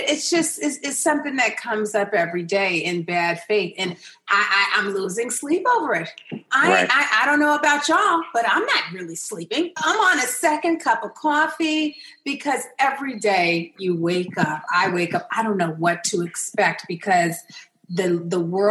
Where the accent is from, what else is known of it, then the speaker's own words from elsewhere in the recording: New York, United States; now in Los Angeles, United States; because I was scared to have kids in LA. I'm from New York. I didn't want to have any LA kids.